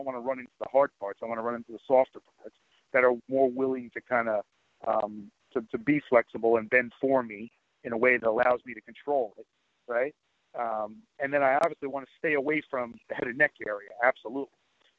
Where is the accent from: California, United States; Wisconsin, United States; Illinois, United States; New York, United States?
New York, United States; Queens; I'm originally from Queens, Long Island area too.